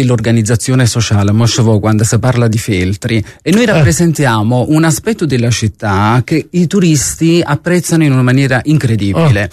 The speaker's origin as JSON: {"language": "Italian", "town": "Naples", "region": "Campania", "country": "Italy"}